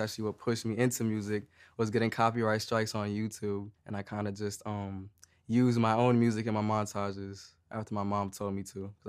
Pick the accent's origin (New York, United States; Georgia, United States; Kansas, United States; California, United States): New York, United States; Queens; now in Houston, United States; I'm from Queens, New York. I'm in Houston now.